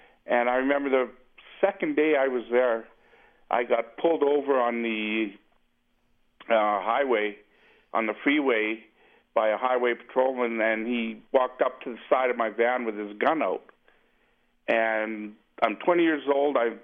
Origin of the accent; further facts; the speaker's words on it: Canada; being a Canadian, you get pulled over, they don't usually walk up to the side of your car or your van with a gun pulled.